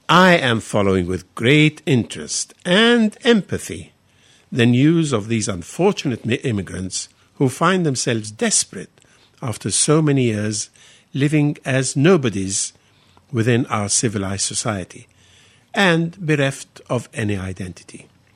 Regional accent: Egypt; English is a second language; moved away; When I was growing up in Egypt, some of my teachers at my school and some of my professors at university were British.

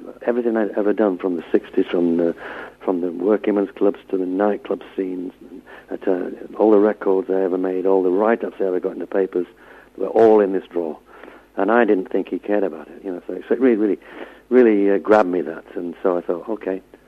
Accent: Yorkshire and the Humber, United Kingdom; born there; I mean, I'm English, born in Yorkshire.

